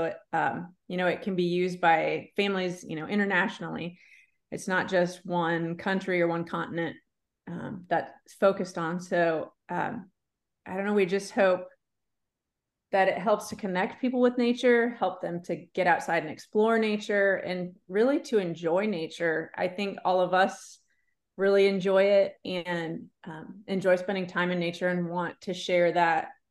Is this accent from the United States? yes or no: yes; Iowa, United States; now in Springfield, United States; I am from Springfield, Missouri, originally from Iowa. I've lived in Missouri, though, a really long time, so I consider myself a Missourian now, I guess, too.